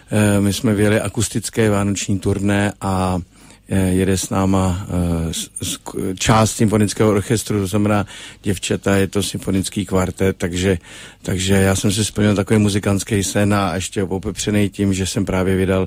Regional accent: Domažlice, Plzeň Region, Czechia; born there; Já jsem se narodil v Domažlicích

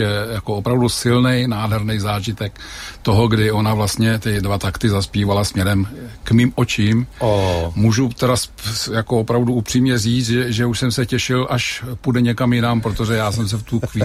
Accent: Liberec Region, Czechia; born there; Narodil jsem se pod Ještědem

